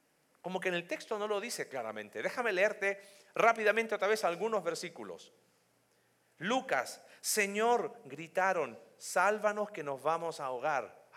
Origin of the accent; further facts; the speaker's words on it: Chile; Saben que chilenos y argentinos hacemos bromas con eso.